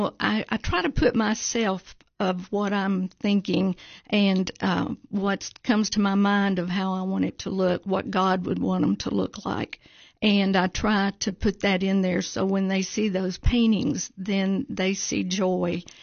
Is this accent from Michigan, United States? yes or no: no; Kentucky, United States; now in Cookeville, United States; Because I'm from Kentucky, I was born and raised there, and moved to Cookeville about 40-something years ago.